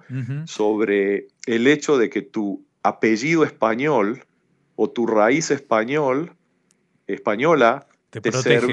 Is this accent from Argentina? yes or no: yes; Argentina; yo soy de Argentina, pero me dicen que mi tonada cuando yo hablo ladino, las palabras que yo uso en ciertas cosas son de Esmirna o de Izmir.